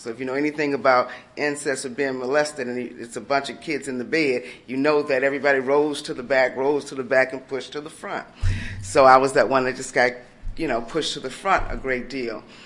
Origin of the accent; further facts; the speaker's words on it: Wisconsin, United States; I'm from Wisconsin. So I went back home